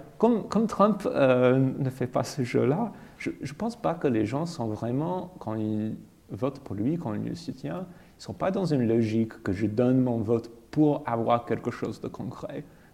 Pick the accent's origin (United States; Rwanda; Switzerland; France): United States; French is a second language; Moi je suis un petit Américain des provinces.